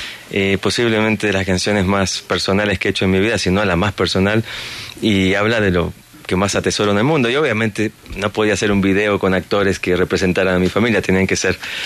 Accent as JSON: {"language": "Spanish", "town": "Flores", "region": "Buenos Aires", "country": "Argentina", "tie": "born there", "said": "Yo nací en Flores."}